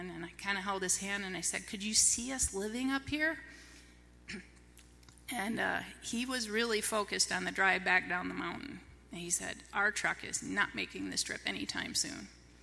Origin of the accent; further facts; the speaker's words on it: Allegan, Michigan, United States; And I grew up in Allegan. I'm Dutch by heritage.